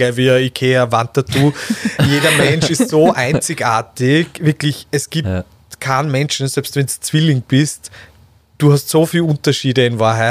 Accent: Stadtschlaining, Burgenland, Austria; Ja, meine Heimatstadt, Stadt Schleining

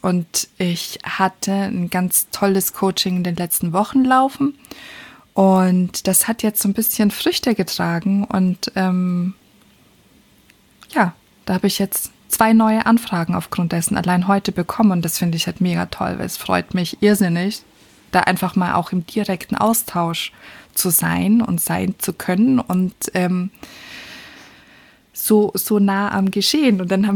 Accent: Austria; Ja, ich bin Österreicherin.

